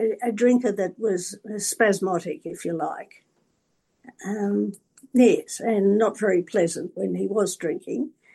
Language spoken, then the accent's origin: English; Daylesford, Victoria, Australia; Oh, well, I grew up in Daylesford, and my parents had a guest house there.